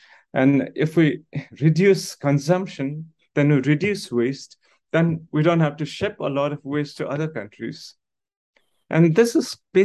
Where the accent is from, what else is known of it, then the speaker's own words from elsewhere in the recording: Nepal; are the same in my childhood growing up in Nepal. Everything was quite circular.